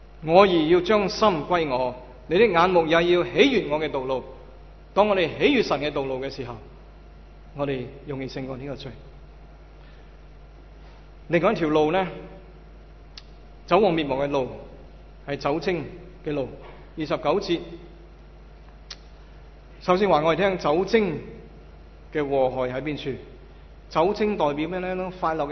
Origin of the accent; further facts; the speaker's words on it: China; 学习我们中国人所谓的相敬如宾